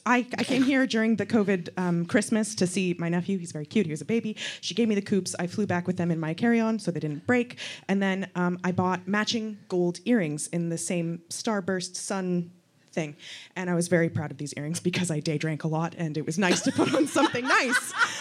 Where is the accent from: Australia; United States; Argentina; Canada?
Canada; I'm Canadian. I lived there in Canada, where I'm from